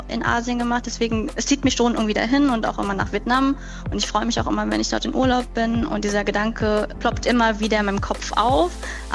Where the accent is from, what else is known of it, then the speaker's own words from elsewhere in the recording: Lippstadt, North Rhine-Westphalia, Germany; now in Berlin, Germany; also ich wohne ja in Berlin und ich komme aus Lippstadt